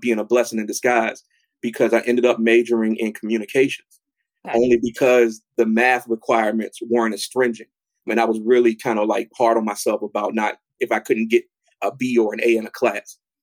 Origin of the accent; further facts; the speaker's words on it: Hopewell, United States; Growing up in Hopewell, there weren't working artists.